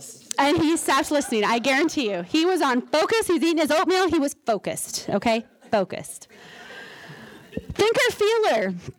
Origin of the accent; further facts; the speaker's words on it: Leicester, Iowa, United States; Born and raised in Leicester, Iowa, so our holidays have a separation of geography